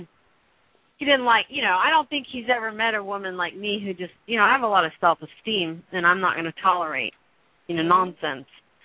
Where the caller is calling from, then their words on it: Florida, United States; Ladies. From Florida.